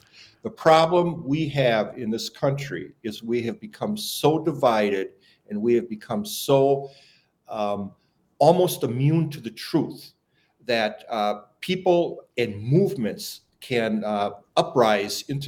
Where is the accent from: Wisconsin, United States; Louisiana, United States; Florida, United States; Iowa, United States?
Wisconsin, United States; De Pere; I'm from De Pere, Wisconsin.